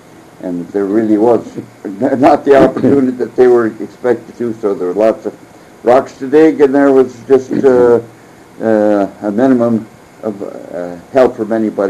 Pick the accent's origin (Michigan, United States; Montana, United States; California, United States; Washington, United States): Montana, United States; Reserve; I was born and raised in eastern Montana. I was born in Sod Shack, 4 miles east of Reserve, and was just a year old.